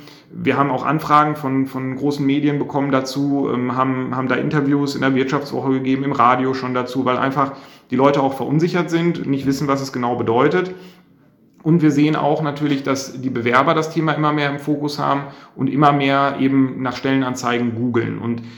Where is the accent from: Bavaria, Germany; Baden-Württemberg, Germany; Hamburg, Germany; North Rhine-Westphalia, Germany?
North Rhine-Westphalia, Germany; wir kommen von hier weg. Und also wir kommen beide aus der Region und wir schätzen auch einfach diese Mentalität.